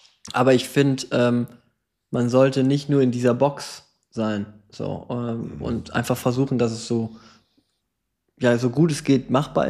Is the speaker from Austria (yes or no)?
no; Belgium; Belgien, ich komme aus Belgien.